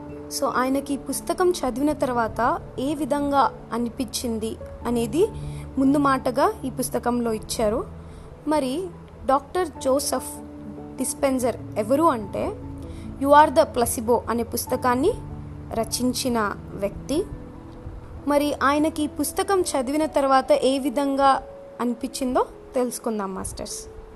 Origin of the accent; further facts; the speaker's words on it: Proddatur, Andhra Pradesh, India; మాది ప్రొద్దుటూరు.